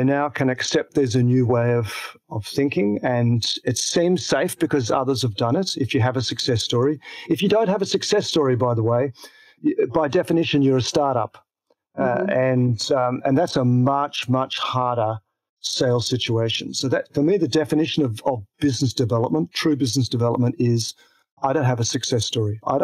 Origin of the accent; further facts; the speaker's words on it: Tasmania, Australia; Actually, I grew up in Tasmania. It's an island to the south of Australia.